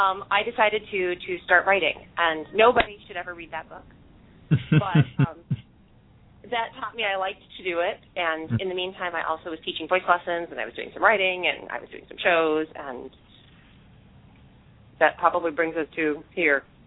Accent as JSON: {"language": "English", "town": "Chicago", "region": "Illinois", "country": "United States", "tie": "born or raised there", "said": "I'm born and bred in Chicago. I actually did most of my education here as well. I grew up in the town that actually O'Hare Airport is attempting to take over."}